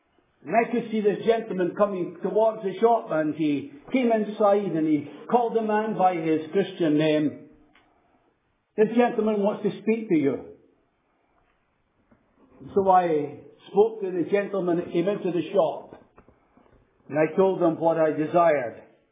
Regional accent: Lahore, Punjab, Pakistan; He's older than you, of course, but we grew up in Lahore together.

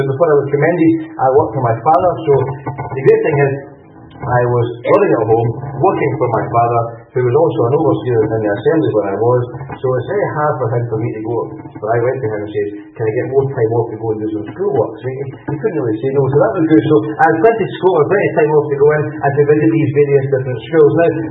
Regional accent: Plains, Scotland, United Kingdom; You know, from my accent, that I come from a place called Lanarkshire, which is really the centre of the universe, especially the village of Plains. That's the centre of the centre, so to speak.

